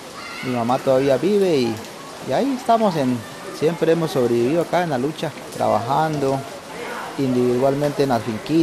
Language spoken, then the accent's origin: Spanish; Corinto, Cauca, Colombia; Yo vengo de Corinto, soy nacido en Corinto, Cauca. Cuando ya fui joven, me fui unos 4 años a vivir por allá otra vez